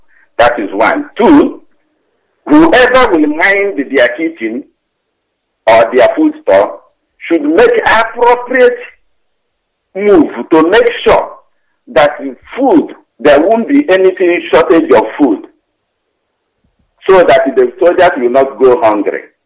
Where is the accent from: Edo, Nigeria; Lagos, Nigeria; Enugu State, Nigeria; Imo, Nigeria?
Imo, Nigeria; Awomama; Director, I was born and brought up in Awomama, in Biafran land.